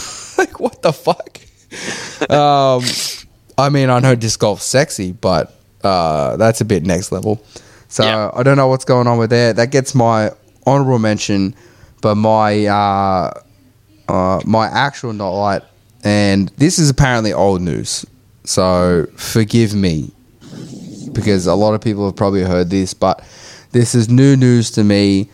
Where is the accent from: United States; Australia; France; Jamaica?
Australia; Melbourne, Victoria; now in Ireland; I'm from Melbourne, but I've lived in Ireland for many years.